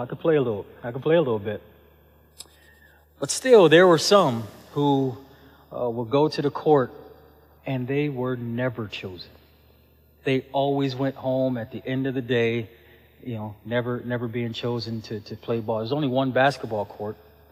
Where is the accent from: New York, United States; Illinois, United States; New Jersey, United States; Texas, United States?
New York, United States; Buffalo; about three blocks away from where I grew up on the east side of Buffalo. I grew up on Herman Street, three blocks to the west, Johnson Street.